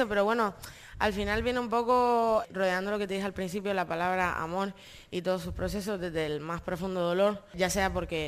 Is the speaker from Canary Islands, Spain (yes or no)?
yes; Canary Islands, Spain; Siento que, bueno, que todos somos españoles, yo me siento canaria, con orgullo.